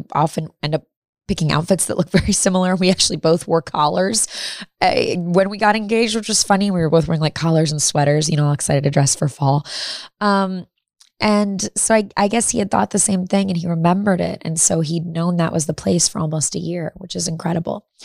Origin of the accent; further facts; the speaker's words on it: Midwest, United States; We're both from the Midwest.